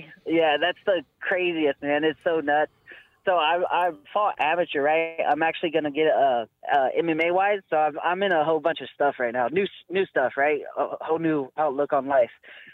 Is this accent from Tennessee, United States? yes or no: no; Eugene, Oregon, United States; But so I grew up here in Eugene, Oregon with my two aunts.